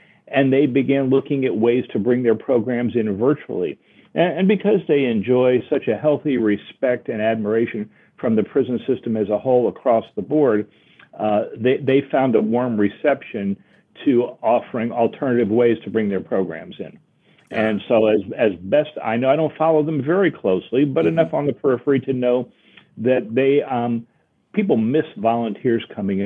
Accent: Miami, Florida, United States; now in Knoxville, United States; Never thought I would be living in Knoxville, Tennessee, having born and raised in Miami, Florida, but here I am.

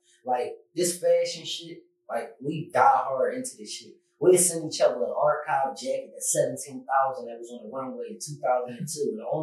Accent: Philadelphia, Pennsylvania, United States; He from North Philly. Strawberry Mansion. I'm from West Philly. We not from the same area.

